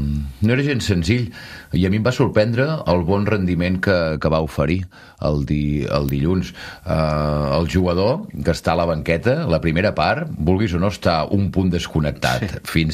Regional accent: Girona, Catalonia, Spain; Oi, jo com a gironí mai ho veig tot, del tot clar

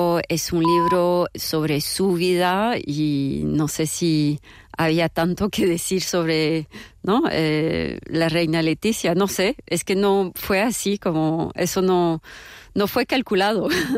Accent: France; Spanish is a second language; como francesa que veo la monarquía desde fuera, la monarquía española desde fuera

